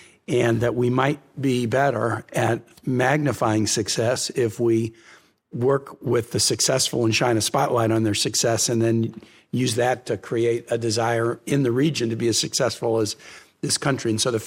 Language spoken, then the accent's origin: English; Richmond, Virginia, United States; VCU is my hometown school